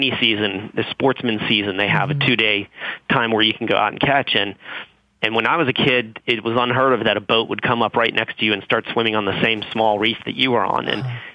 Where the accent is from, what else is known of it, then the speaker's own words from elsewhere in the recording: Miami, Florida, United States; I grew up in Miami and the Keys, and we've caught lobster commercially my whole life, obviously less so since I've moved away.